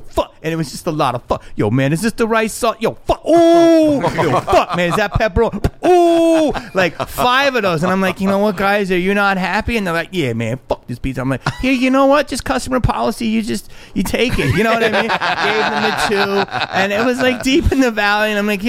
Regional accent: Philadelphia, Pennsylvania, United States; And I grew up in Philly, so I know what's up, right?

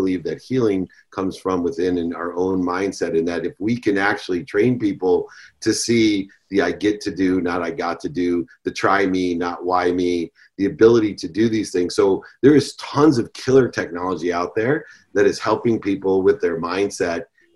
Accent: Akron, Ohio, United States; But I grew up in Akron, Ohio, and I grew up with a single mom and six kids. So we had a two-bedroom apartment in Fairlawn

